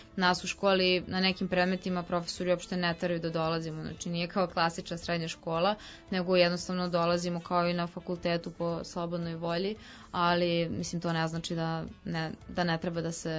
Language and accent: Serbian; Stara Pazova, Vojvodina, Serbia; Ja sam odrasla u Staroj Pazovi gde, da kažem, i nije to toliko, da kažem, specifično